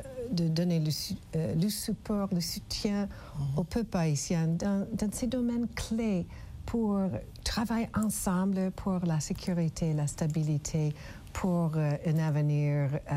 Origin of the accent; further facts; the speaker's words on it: United States; Nous avons la même chose chez nous aux États-Unis après un événement pour Lessons Learned.